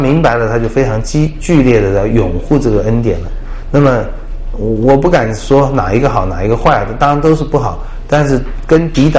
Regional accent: China; 这个从我们中国人观点来讲

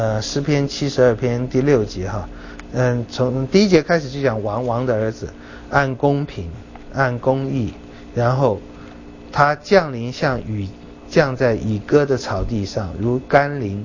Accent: China; 连我们中国人也有讲嘛，民无信不立

